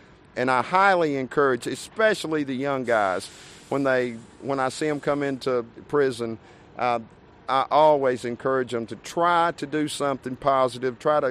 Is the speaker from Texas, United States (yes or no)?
yes; Huntsville, Texas, United States; also born or lived in Pensacola, Florida; I'm from Huntsville. I was born in Pensacola, Florida, but I'm Huntsville pretty much all my life.